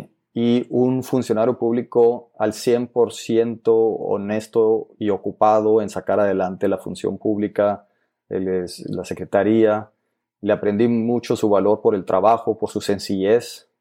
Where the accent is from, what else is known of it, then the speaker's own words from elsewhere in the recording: Agua Prieta, Sonora, Mexico; Vengo de un pueblo de Sonora que se llama Agua Prieta, Sonora, que está en el norte, es frontera.